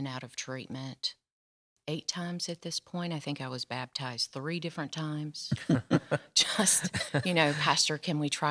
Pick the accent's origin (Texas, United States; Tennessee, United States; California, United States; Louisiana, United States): Tennessee, United States; Ashland City; So I grew up out in Ashland City, a small town out of Nashville